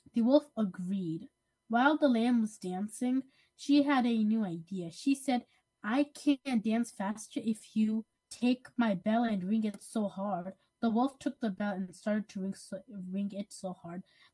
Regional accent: Hudson, New York, United States; I'm 10 years old, and I'm also from Hudson.

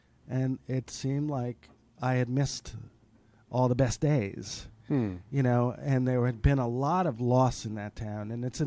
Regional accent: Brooklyn, New York, United States; Well, I grew up in Brooklyn Heights, and eventually ended up working in the record business as a young adult in my 20s and 30s.

